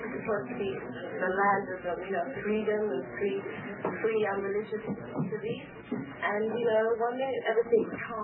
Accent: London, United Kingdom; Well, yes, you know, as I said, I'm from London, England, and what happened last Sunday really surprised me.

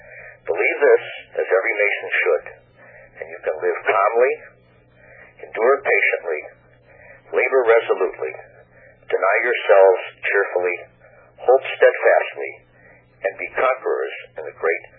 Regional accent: Cleveland, Ohio, United States; I'm actually from Cleveland, not from Louisville.

